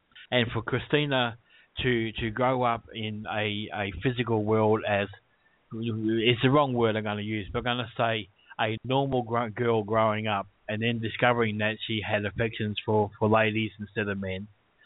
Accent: Australia; Well, being an Australian, I said, fuck you

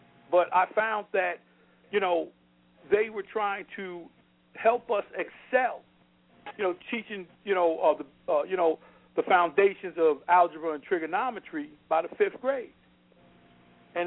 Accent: South Bronx, New York, United States; When I was growing up in the South Bronx, I was in District 8.

